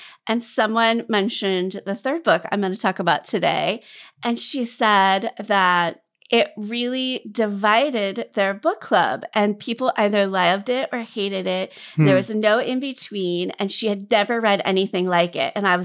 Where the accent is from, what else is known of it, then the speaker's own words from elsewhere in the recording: Kentucky, United States; Literally just because, I mean, I'm from Kentucky. I'm a librarian.